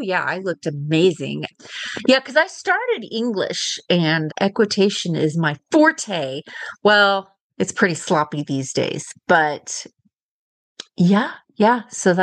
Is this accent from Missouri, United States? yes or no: no; Kemp, Texas, United States; from Kemp, Texas.